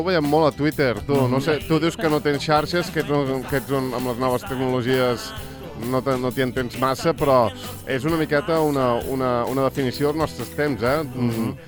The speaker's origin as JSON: {"language": "Catalan", "region": "Catalonia", "country": "Spain", "said": "No, sóc del Maresme."}